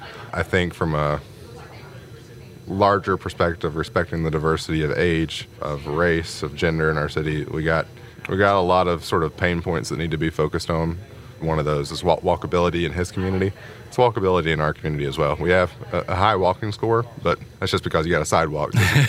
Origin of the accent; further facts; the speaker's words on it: Hapeville, Georgia, United States; So I grew up in Hapeville by proxy of my dad. I call it home.